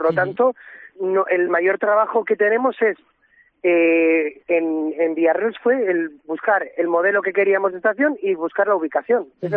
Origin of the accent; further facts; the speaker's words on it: Villarreros, Castile and León, Spain; Exacto, yo soy de Villarreros.